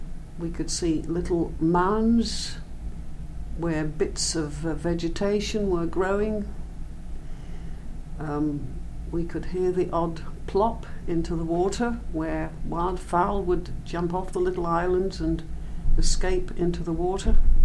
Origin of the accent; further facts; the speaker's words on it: Ely, East of England, United Kingdom; born there; Yes, I was born in Ely. My mother was not English. She was born in Damascus, Syria. But my father, as a soldier, went out there and met her and brought her back to live in Ely.